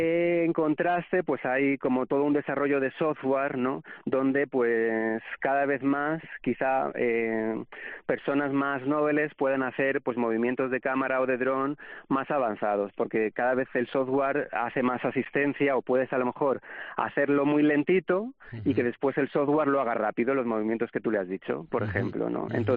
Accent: Alicante, Valencian Community, Spain; yo soy de Alicante y me gustaría restaurar el ecosistema mediterráneo

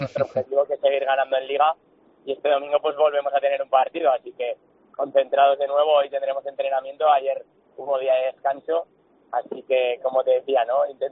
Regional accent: Montón, Aragon, Spain; Que yo soy de Montón y algunos jugadores somos de Montón

